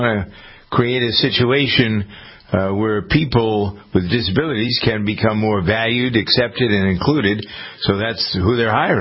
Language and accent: English; Massachusetts, United States; here's the good news from the Bay State, my home state